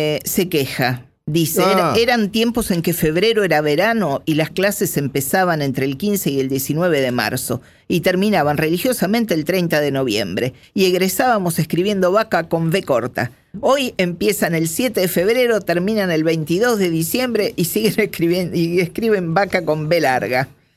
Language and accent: Spanish; Argentina; Mucha gente, somos argentinos, no hay caso, pensando en la comida siempre.